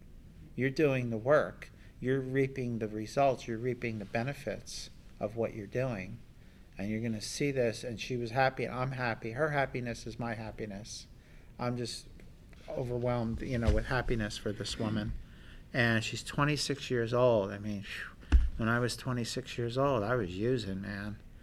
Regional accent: New Jersey, United States; I'm from New Jersey. You would think I would go, but drugs were more important.

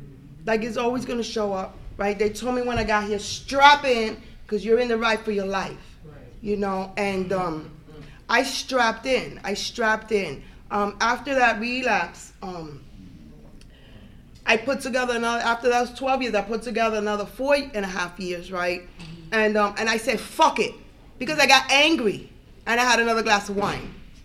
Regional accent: New York, United States; my very first convention in New York, I'm from New York, actually. I don't know if you noticed.

